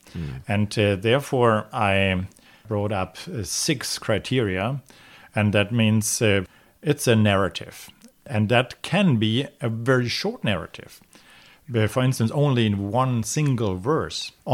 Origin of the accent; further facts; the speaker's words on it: Baden-Württemberg, Germany; also born or lived in Erlangen / Bonn / Santiago de Chile; I grew up in the Heidelberg region and also studied in at the University of Heidelberg. That's one of the oldest universities in Germany and Europe.